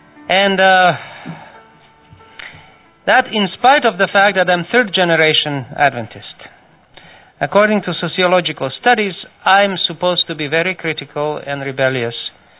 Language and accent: English; Croatia; moved away; also born or lived in Serbia; I lived in Croatia. I was born and lived in Croatia. And then my mother moved us to Serbia. So the language is different